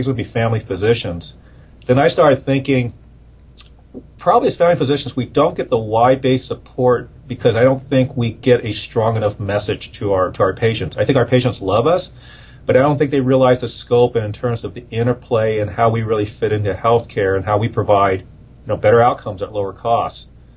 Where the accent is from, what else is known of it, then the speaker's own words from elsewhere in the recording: Sacramento, California, United States; also born or lived in Los Angeles / Michigan; I grew up in the Sacramento, Cody, and came back here. I lived in Los Angeles for a while and went to school in Michigan and Detroit, but I knew that Sacramento was always going to be home for me.